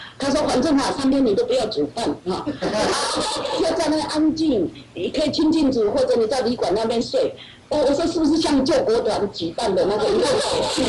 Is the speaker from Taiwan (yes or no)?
yes; Taiwan; now in United States; 我是台湾来哈，我来美国快20年，那我信主14年